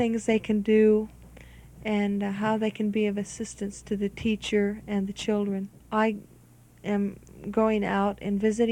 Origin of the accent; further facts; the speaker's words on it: Flagstaff, Arizona, United States; I was a teacher in Arizona. I'm from Flagstaff, Arizona.